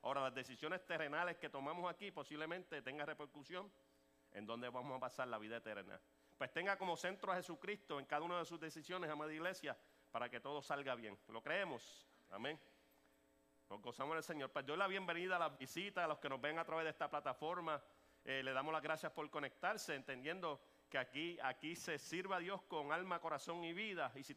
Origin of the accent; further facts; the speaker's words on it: Puerto Rico; Y los que me conocen saben que yo soy boricua, pero existe una realidad, y es que mi esposa es venezolana, Naudi es mitad venezolano, mitad puertorriqueño, tengo dos niñas más boricuas